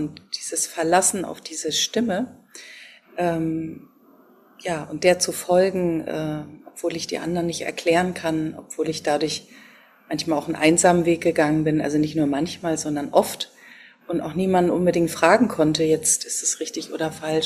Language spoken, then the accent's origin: German; East Germany, Germany; Ich bin in der DDR aufgewachsen.